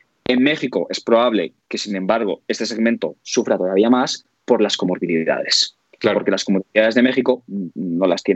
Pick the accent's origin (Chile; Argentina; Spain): Spain; Valencia, Valencian Community; como decimos en Valencia, en mi tierra.